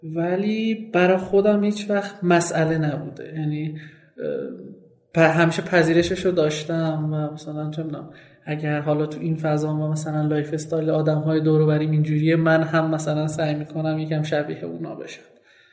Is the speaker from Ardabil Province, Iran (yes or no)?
no; Sanandaj, Kurdistan, Iran; first language Kurdish; Persian is a second language; من زبان اصلیم و زبان مادریم کردیه و تو چند سال اخیر خیلی کم رفتم به قولی سنندج اونورا و کمتر کردی صحبت کردم